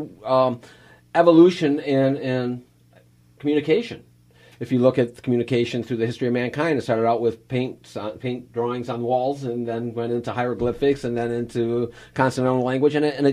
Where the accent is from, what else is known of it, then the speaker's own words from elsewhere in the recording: Canada; My father moved us to Canada when I was a young man. I grew up in Canada